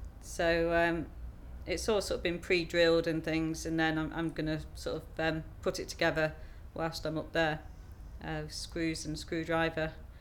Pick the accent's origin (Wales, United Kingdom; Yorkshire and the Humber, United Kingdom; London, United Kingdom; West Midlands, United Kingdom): Yorkshire and the Humber, United Kingdom; Cleethorpes; I'm 36 and I'm from Cleethorpes.